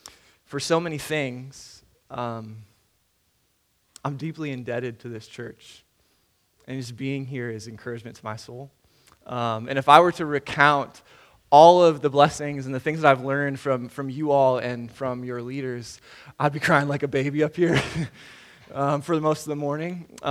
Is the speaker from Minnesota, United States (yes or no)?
yes; Minneapolis, Minnesota, United States; also born or lived in Omaha; Last summer, my wife and I moved from Omaha back home to Minneapolis in pursuit of a calling to plant a church.